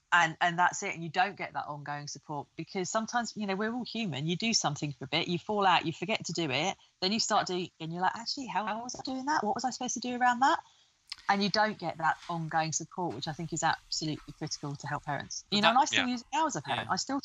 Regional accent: United Kingdom; We'd have a chat about the weather as we do, because we're British and you talk about the weather all the time.

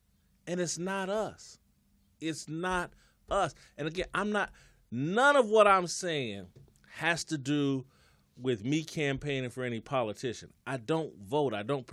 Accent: Midwest, United States; And I'm from the Midwest. I grew up in a little inner city neighborhood church.

